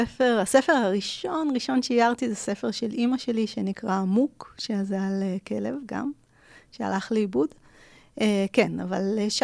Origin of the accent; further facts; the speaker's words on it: Jerusalem, Jerusalem District, Israel; אני באה מירושלים